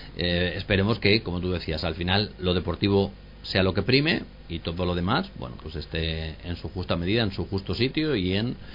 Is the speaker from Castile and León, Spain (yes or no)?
yes; Guijuelo, Castile and León, Spain; a los que somos de Hijuelo, claro, nos llena de orgullo.